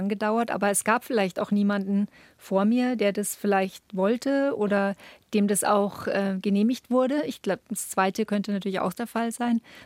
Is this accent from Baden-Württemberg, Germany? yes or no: no; Munich, Bavaria, Germany; Meine Eltern haben damals schon im Speckgürtel gewohnt, im Südosten von München. Und da bin ich aufgewachsen. Aber wir waren halt auch viel in der Stadt. Insofern, ich empfinde mich und fühle mich als Münchner Kindl.